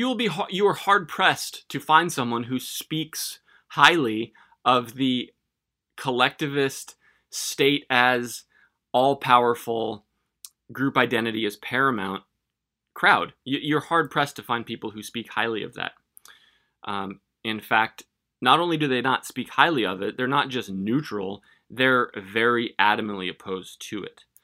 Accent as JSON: {"language": "English", "country": "United States", "said": "because, God bless it, I'm an American."}